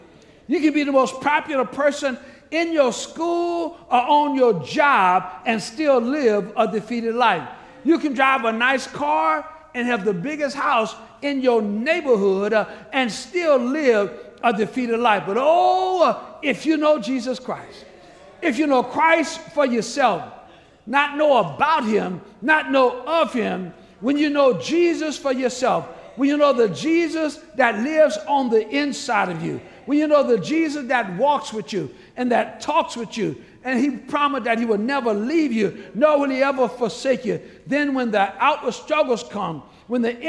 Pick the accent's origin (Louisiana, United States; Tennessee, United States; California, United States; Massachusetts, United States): Louisiana, United States; New Orleans; When I was a boy growing up in the Lord Nightwater, New Orleans, I thought my strength came from eating all the right foods my mama told me I was supposed to eat.